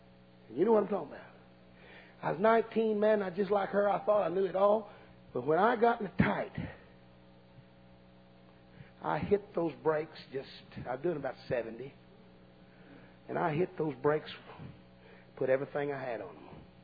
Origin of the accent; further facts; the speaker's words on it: Odessa, Texas, United States; And I'm from West Texas. Odessa, Texas, my home church. And my dad's was in the oil field.